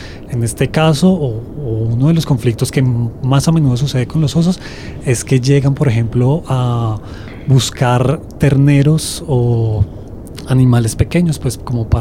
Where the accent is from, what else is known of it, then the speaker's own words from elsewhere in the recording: Colombia; como ciudadanos, como colombianos